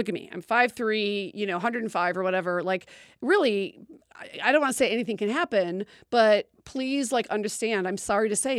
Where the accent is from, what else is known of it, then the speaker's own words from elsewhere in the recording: Chicago, Illinois, United States; moved away as an adult; now in Los Angeles, United States; Well, I'm from Chicago and they had Second City.